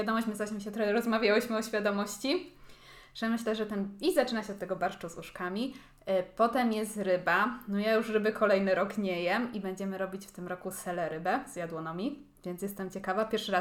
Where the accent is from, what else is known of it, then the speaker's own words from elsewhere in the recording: Silesian Voivodeship, Poland; jestem tutaj ze Śląska, ale moi dziadkowie obydwoje są z Opolszczyzny